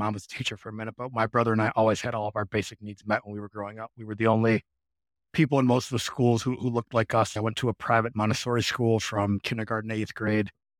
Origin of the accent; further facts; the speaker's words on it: Cleveland, Ohio, United States; So I grew up in Cleveland, Ohio on Lake Erie.